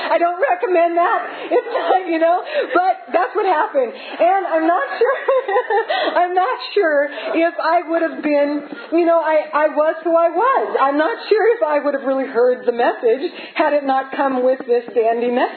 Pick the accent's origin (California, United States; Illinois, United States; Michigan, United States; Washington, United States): Washington, United States; Spokane; You know, I'm from Spokane. We talk normally.